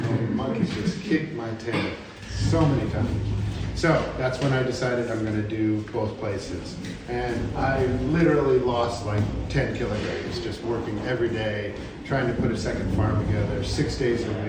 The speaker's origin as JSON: {"language": "English", "town": "Chicago", "region": "Illinois", "country": "United States", "said": "And I'm from Chicago, and we had mega snow, and they used to have a lot more snow than they do now"}